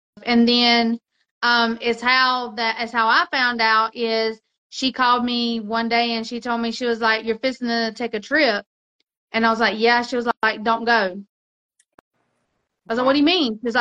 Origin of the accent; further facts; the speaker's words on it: Mexico; I grew up in Mexico